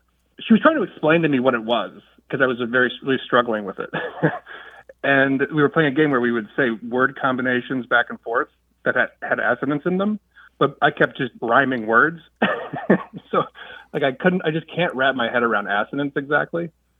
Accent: Los Angeles, California, United States; I'm from Los Angeles.

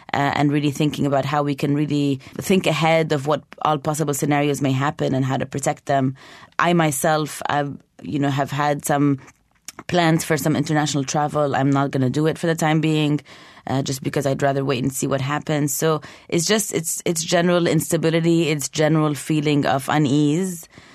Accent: Beirut, Beirut Governorate, Lebanon; also born or lived in Canada; I mean, I'm a Canadian citizen. I grew up in Beirut, but I was born in Canada.

